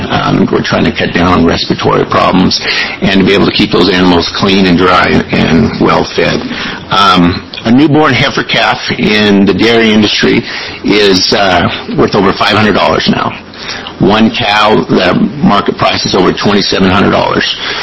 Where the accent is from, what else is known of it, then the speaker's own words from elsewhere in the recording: Gervais, Oregon, United States; I'm from Jervis, Oregon, which is just about a half hour south of here. I'm a fourth-generation dairy farmer.